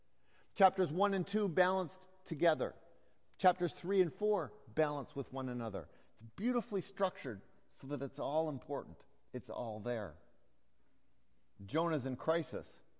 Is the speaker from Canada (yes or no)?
yes; Toronto, Ontario, Canada; I grew up in Toronto